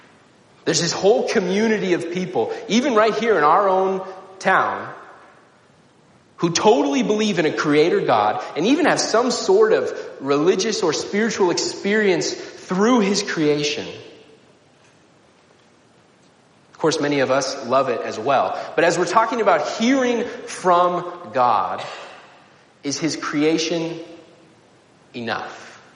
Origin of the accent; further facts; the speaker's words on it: United States; And they took me to visit, and as an American, I was kind of a novelty